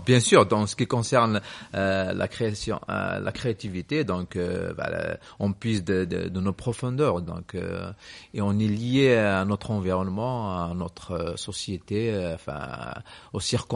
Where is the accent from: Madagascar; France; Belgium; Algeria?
Algeria; Kabylie; born there; c'est là où je suis né. Donc, je viens de Kabylie.